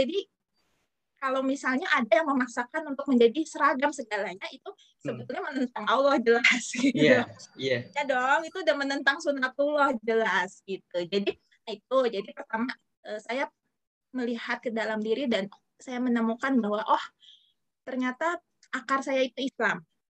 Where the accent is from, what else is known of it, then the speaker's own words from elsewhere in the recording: Jakarta, Indonesia; Karena orang tua saya nggak lahir dan besar di Jakarta, mereka merantau, terus ya udah menetap gitu kan, jadi saya generasi kedua. Dan tapi kami di rumah belajar apa? Bicara bahasa Indonesia gitu kan, tidak bicara bahasa daerah. Saya ngerti bahasa daerah itu sedikit sekali